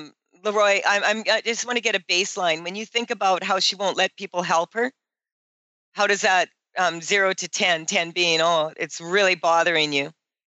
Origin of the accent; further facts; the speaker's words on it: Saskatchewan, Canada; I was a housewife from Saskatchewan and a mom